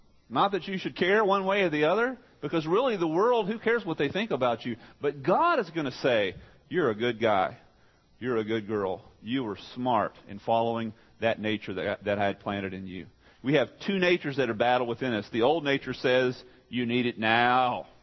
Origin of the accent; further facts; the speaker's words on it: Texas, United States; I'm a redneck from East Texas.